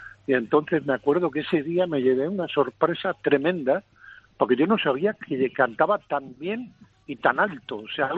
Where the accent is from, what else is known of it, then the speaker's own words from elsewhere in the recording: Padrón, Galicia, Spain; estoy en mi pueblo, en Padrón, que he venido a ver a la familia unos días.